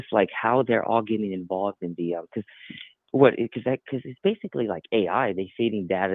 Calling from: Texas, United States; Hey, Fakeologist. Hey, Frank. … from Texas.

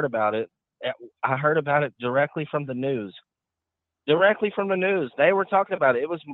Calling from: Arkansas, United States; from Arkansas.

